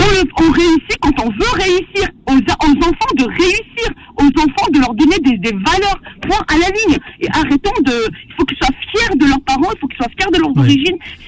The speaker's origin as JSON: {"language": "French", "country": "Tunisia", "said": "Je suis tunisienne, je suis française, je suis fière de mes doubles cultures"}